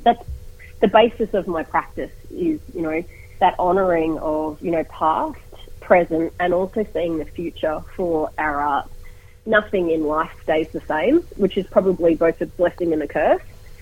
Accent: Sydney, New South Wales, Australia; Sydney, which is, you know, my home country, Gadigal land.

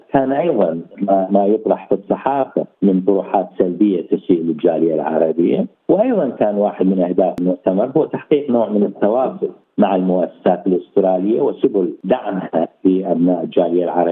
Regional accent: Al-Qurna, Basra Governorate, Iraq; now in Australia; منشأي ومسقط رأسي وذكريات الطفولة بكل براءتها وبكل حلاواتها

